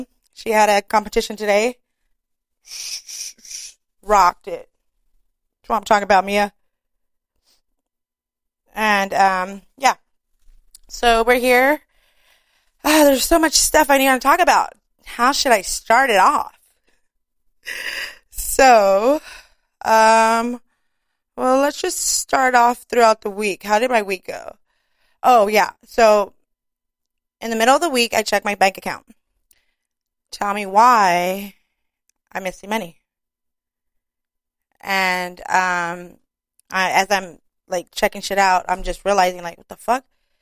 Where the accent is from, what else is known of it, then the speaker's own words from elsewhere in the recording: Santa Ana, California, United States; born and raised in Orange County, Santa Ana.